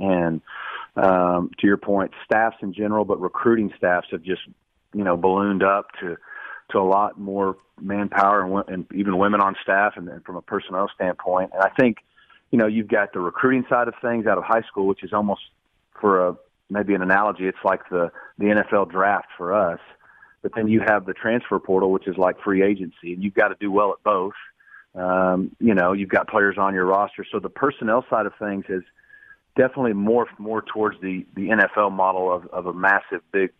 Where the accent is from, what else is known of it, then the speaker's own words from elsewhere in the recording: Arkansas, United States; now in Dallas, United States; I'm from Arkansas, not far from here